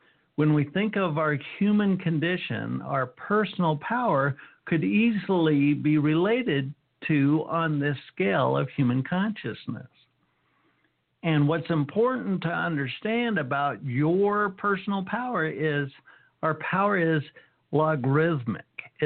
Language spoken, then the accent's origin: English; United States; yes, I was raised in America.